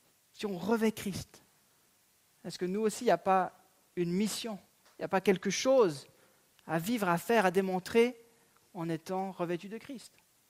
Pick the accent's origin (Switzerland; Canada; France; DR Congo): Switzerland; Je suis suisse.